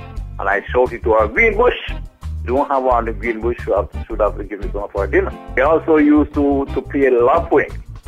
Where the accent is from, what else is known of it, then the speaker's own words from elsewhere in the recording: Mount Ogle, Saint Andrew, Jamaica; I'm from Mount Ogle in St. Andrews.